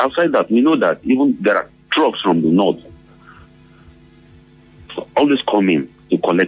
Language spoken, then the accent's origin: English; Port Harcourt, Rivers, Nigeria; from Port